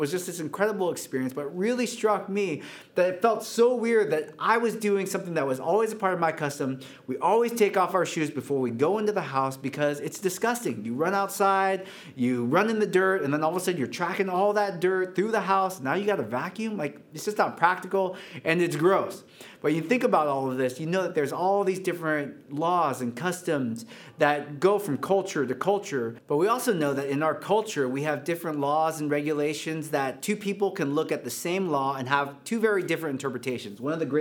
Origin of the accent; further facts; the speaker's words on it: United States; born there; And so my wife, that's, again, I was born in America, but I didn't have the same experience of America.